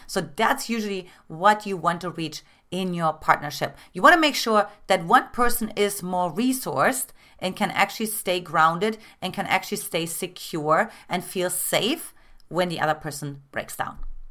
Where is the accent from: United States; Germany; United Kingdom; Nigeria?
Germany; eastern Germany; I come from Eastern Germany